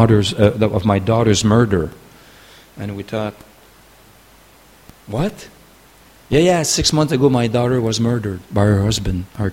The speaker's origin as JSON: {"language": "English", "country": "Canada", "said": "we went to Hawaii because we're from Canada. We freeze all the time, you know."}